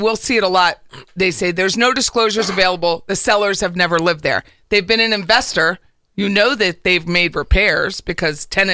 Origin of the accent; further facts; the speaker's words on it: Pennsylvania, United States; Yeah, you did, because I'm from Pennsylvania.